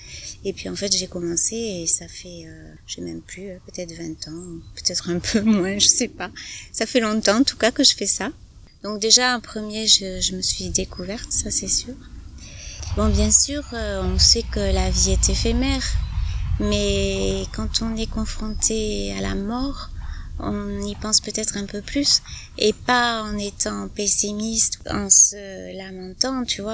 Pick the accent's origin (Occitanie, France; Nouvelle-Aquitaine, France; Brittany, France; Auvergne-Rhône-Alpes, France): Occitanie, France; Saint-Girons; born there; also born or lived in Paris region; je suis née à Saint-Girons, j'habite à Saint-Girons depuis longtemps, mais bon, j'ai pas toujours été ici.